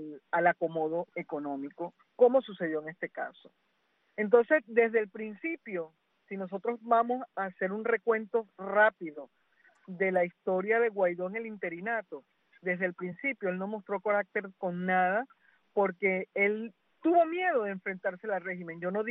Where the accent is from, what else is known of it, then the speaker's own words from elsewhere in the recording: Venezuela; yo tengo esa esperanza como venezolana